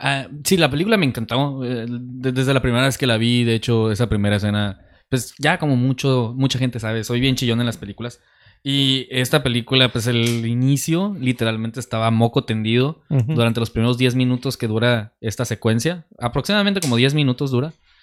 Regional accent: Mexico; yo como mexicano, la mayoría de las películas animadas me gusta verlas en español.

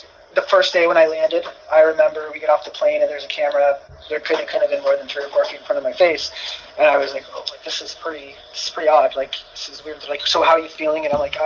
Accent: East of England, United Kingdom; It's for a guy growing up in Essex, it's pretty cool.

